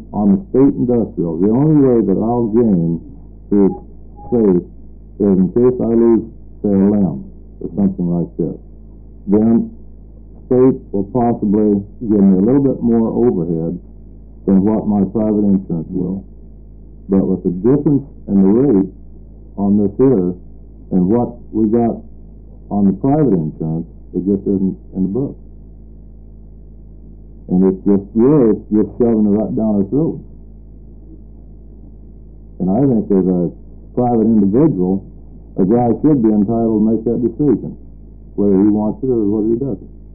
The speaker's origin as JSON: {"language": "English", "town": "Springfield", "region": "Oregon", "country": "United States", "said": "from Springfield, Oregon."}